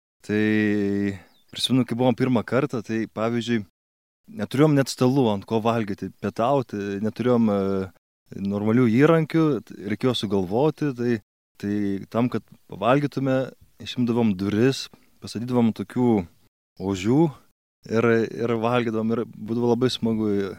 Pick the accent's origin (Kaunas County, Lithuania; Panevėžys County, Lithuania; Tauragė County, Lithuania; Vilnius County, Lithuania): Kaunas County, Lithuania; Kaunas; Tai pats esu kaunietis ir čia į Baltriškas jau atvažiuoju prieš 20 metų, man buvo 9 metai